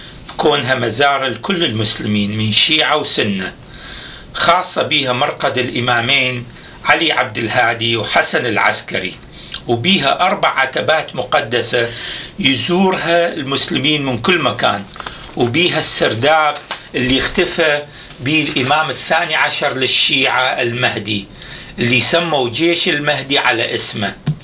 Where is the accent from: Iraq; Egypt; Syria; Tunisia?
Iraq; Baghdad, Baghdad Governorate; اني بغدادي.